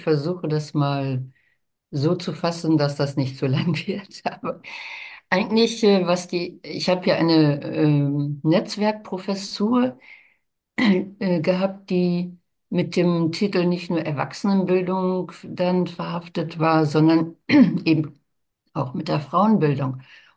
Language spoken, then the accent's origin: German; Northern Germany, Germany; Ich bin sowieso dann im Norden aufgewachsen von Deutschland.